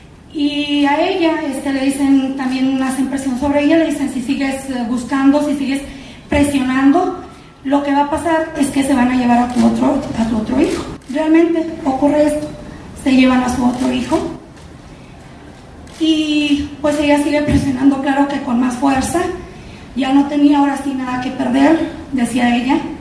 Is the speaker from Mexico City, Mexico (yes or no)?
no; Cuauhtémoc, Chihuahua, Mexico; vengo de Ciudad Cuauhtémoc, Chihuahua.